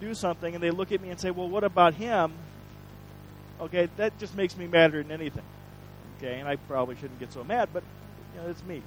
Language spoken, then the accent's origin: English; Midwest, United States; moved away; I'm from the Midwest. I've been around corn and cornfields and dirt all my life, pretty much. But I moved here, and the dirt's just a different color, but nothing grows in it.